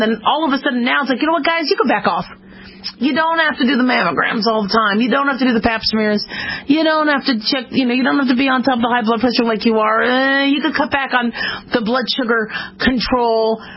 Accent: Phoenix, Arizona, United States; now in Las Vegas, United States; I live in Las Vegas, so everything's 24 hours here. But I remember growing up in Phoenix, Arizona. I mean, the city shut down at 11.

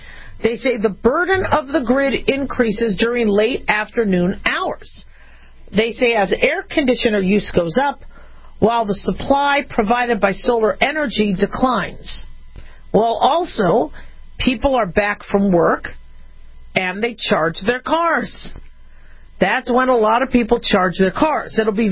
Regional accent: Phoenix, Arizona, United States; born or raised there

